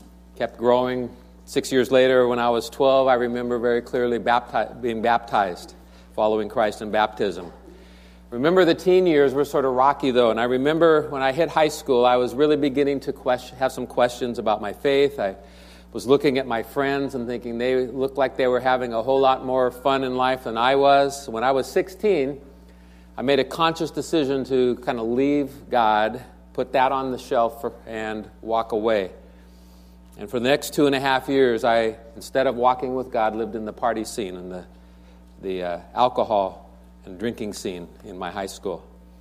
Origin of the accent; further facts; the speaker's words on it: Portland, United States; I enjoyed sports with him as a youngster growing up in Portland.